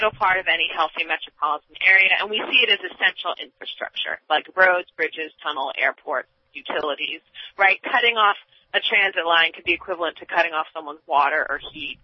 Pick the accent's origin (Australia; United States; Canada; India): United States; Carlisle, Pennsylvania; I'm from Carlisle. I lived there since I was 7 years old. It's my hometown. I love it.